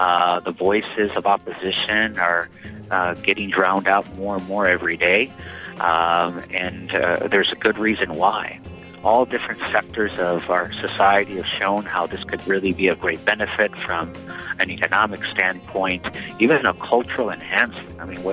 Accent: United States; I'm an American, and I'm proud of that.

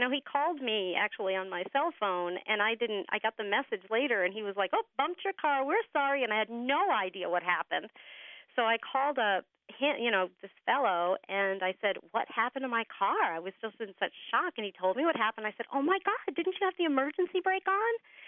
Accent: Millbury, Massachusetts, United States; I'm from near Worcester, Millbury.

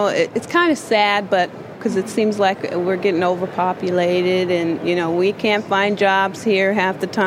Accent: Denver, Colorado, United States; I'm from Denver, Colorado.

